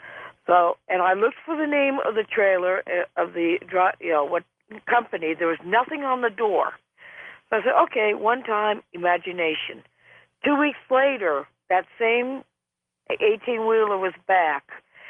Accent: Glendale, California, United States; I was born and raised in Glendale, California.

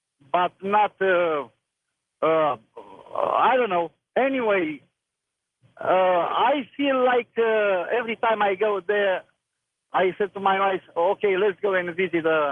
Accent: Romania; English is a second language; Okay, I'm from Romania.

